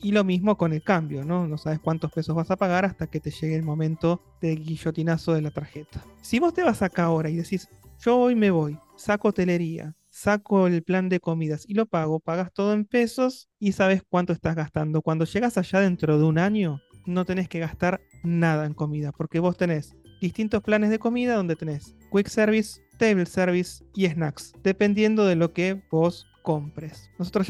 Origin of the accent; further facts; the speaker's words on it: Argentina; con todos los riesgos que tenés como argentino, del dólar y todo esto, vos ya te vas con todo pago de acá